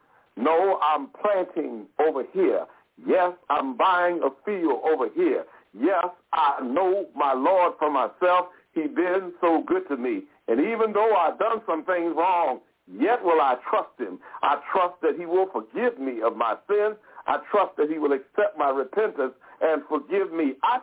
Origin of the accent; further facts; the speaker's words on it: United States; I, as an American, look and see the test scores from across the world. When I was growing up, they told me we were the greatest nation in the world.